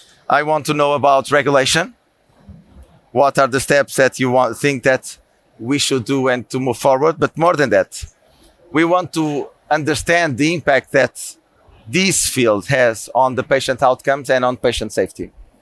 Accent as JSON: {"language": "English", "country": "Portugal", "second_language": "English", "said": "I'm from Portugal"}